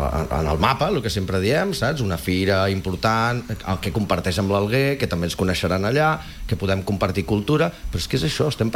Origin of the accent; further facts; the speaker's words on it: Calella, Catalonia, Spain; perquè és la festa major i la fira del meu poble. Llavors jo tinc... I compro la idea d'un dia lliure, però és que no és suficient. O sigui, és la fira de Calella.